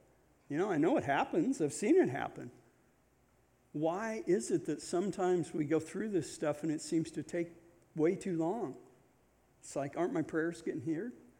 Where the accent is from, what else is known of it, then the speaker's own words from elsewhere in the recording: Nebraska, United States; moved away as an adult; now in Michigan, United States; But I grew up in Nebraska on a farm and ranch and moved to Michigan about 5 years ago.